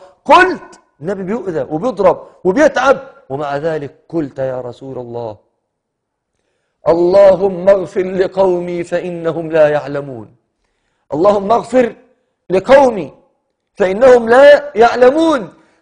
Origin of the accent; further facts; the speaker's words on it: Egypt; بتعبيرنا احنا كمصريين